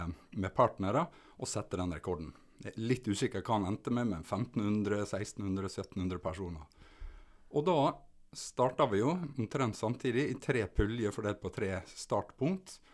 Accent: Møre og Romsdal, Norway; Som sunnmøring så går du mye i fjellet, sunnmørsalpene

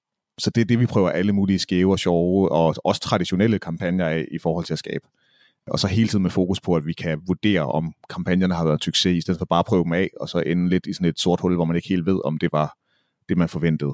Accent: Jutland, Denmark; Dermed sagt, så er jeg også jyde og kan godt lide at tjene penge

